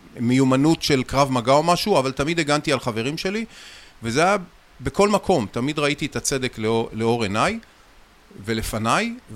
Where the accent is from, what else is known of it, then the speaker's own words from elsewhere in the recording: Ashdod, Southern District, Israel; אני גדלתי בעיר אשדוד, וחוויתי המון המון אלימות שהייתה כמעט בכל מקום.